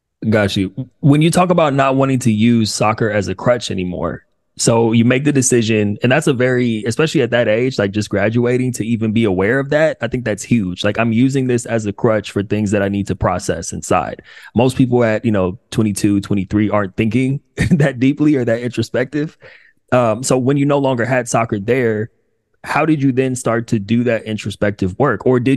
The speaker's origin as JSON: {"language": "English", "region": "California", "country": "United States", "said": "Like, we're both from Southern California."}